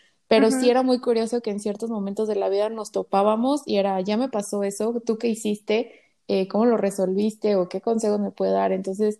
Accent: San Luis Potosí, Mexico; also born or lived in León / Monterrey; nací en León, Guanajuato, crecí en San Luis, pasé 8 años viviendo en Monterrey y otros 2 años viviendo en otras ciudades

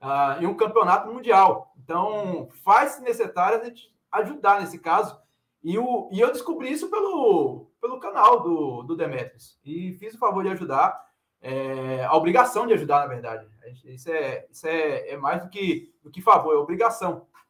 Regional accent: Pernambuco, Brazil; E olha que eu sou aqui de Pernambuco

